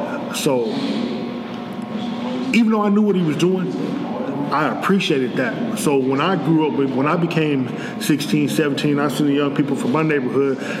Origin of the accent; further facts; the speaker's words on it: San Jose, California, United States; also born or lived in Compton; I was born in Compton, California back in 75. I was back and forth from Compton to San Jose, California. This is Northern California. Back and forth pretty much all my life. But if you ask me, I grew up in San Jose, East San Jose